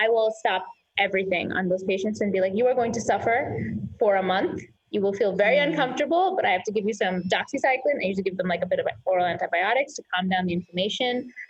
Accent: New York, United States; I was born and raised in New York. I did my undergrad, I did my med school. I did residency in New York.

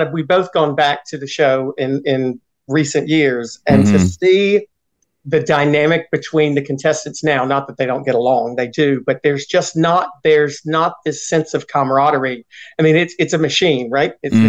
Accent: Southern United States, United States; Both Ruben and I grew up in Southern homes. We grew up in church.

